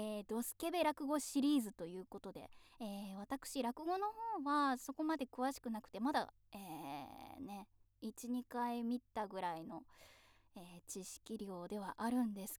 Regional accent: Kyoto, Japan; 深海生まれ京都育ち

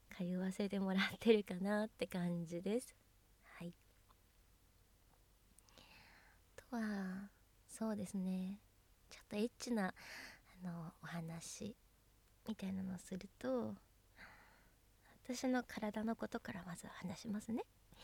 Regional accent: Kanagawa, Japan; 出身地は神奈川県です。海が近くにあるので住みやすいし、景色もいいです。

